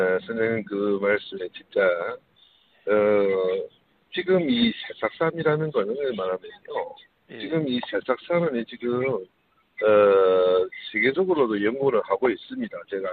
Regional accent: Heilongjiang, China; 저는 고향이요. 흥룡강 개동현이라는데

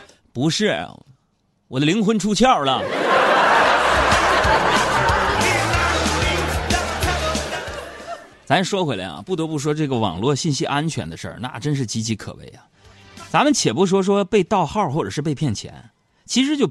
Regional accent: Northeast China, China; 毕竟我们东北人都是活雷锋，做好事不留名

